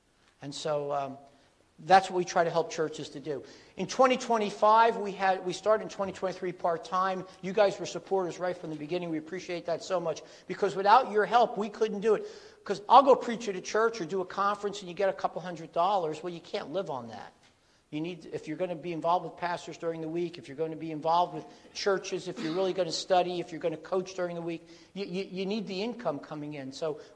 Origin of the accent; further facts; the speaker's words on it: Middlesex, New Jersey, United States; And Piscataway, New Jersey, really is where I grew up in Middlesex, the next town over.